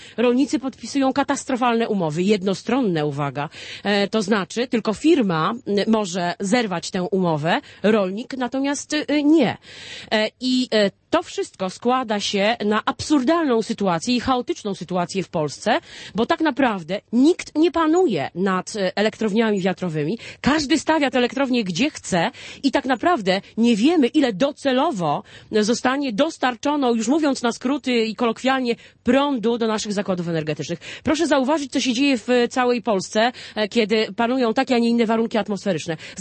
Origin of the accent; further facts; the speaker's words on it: Lower Silesian Voivodeship, Poland; dlatego, że ja pochodzę z Dolnego Śląska, z okręgu Wałbrzyskiego